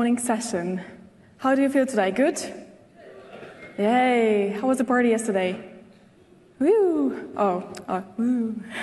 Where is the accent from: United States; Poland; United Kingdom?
Poland; You know that I'm from Poland